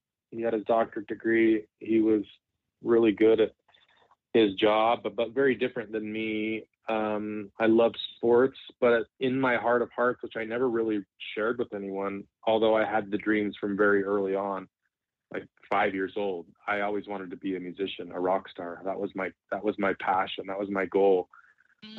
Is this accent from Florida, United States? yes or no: no; Idaho, United States; So I always loved to watch films, but I grew up in Idaho.